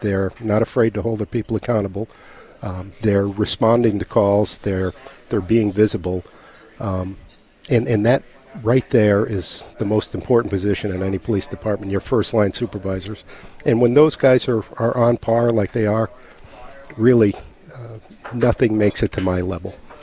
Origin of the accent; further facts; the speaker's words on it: Baltic, Connecticut, United States; From Baltic, just north of here.